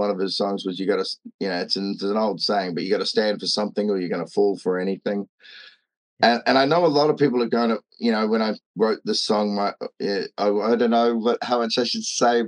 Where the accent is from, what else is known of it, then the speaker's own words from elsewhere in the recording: Bucklands Beach, Auckland, New Zealand; I grew up in a sailing family. They're all builders and sailors. And I grew up in Bucklands Beach.